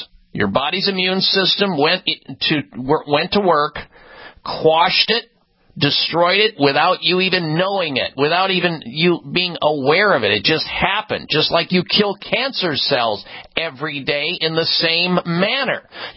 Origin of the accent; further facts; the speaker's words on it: Midwest, United States; when I grew up in the Midwest, there was plenty of bottles of cough medicine because I had five siblings and parents